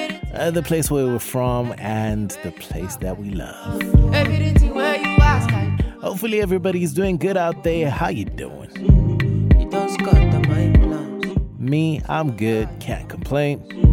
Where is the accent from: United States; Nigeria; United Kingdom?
Nigeria; Nigeria, you've got a good one on this one. Let me take you to my home country